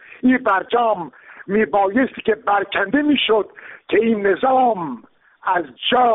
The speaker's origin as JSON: {"language": "Persian", "country": "Iran", "said": "بنده ایرانی که وطنم سوخته، ملتم سوخته تر از وطنم هست"}